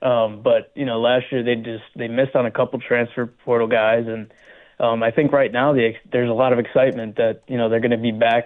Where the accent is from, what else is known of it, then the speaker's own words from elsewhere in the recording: Geneva, New York, United States; I grew up in Geneva, New York.